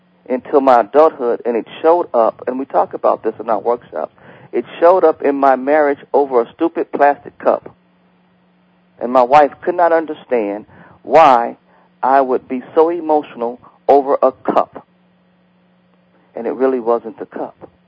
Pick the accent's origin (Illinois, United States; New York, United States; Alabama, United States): Alabama, United States; born there; Well, when I grew up, I was born in Alabama, and my brother is 17 years older than I was